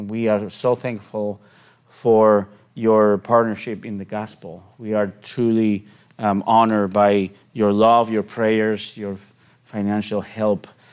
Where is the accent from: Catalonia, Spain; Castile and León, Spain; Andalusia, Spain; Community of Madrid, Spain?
Castile and León, Spain; León; English is a second language; moved away as an adult; I am born and raised in Spain, as my accent can tell, and the city of León, which is northern Spain